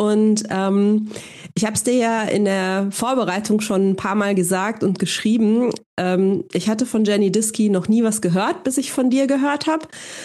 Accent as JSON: {"language": "German", "region": "North Rhine-Westphalia", "country": "Germany", "tie": "born or raised there", "said": "Zunächst mal bin ich umgezogen, von Hamburg zurück in den Ruhrpott, wo ich aufgewachsen bin."}